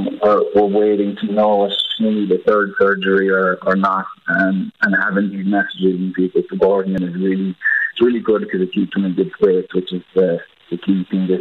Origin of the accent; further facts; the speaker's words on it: Ballyduff, Munster, Ireland; my parents were watching it from home in Ballyduff